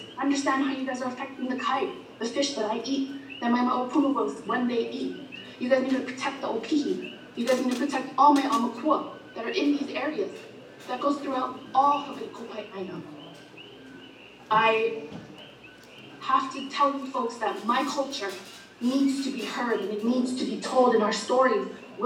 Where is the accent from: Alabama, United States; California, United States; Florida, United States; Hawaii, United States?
Hawaii, United States; I am a Wahine Ma'oli. I am born and raised on the Big Island.